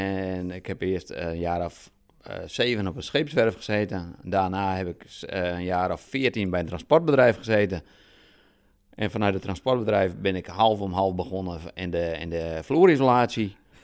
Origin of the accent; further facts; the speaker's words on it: Drachten, Friesland, Netherlands; now in Akkrum, Netherlands; ik ben in Drachten opgegroeid. En ja, dan ben ik mijn vrouw tegengekomen. En toen zijn wij uiteindelijk via omdwalingen in Akrum terechtgekomen.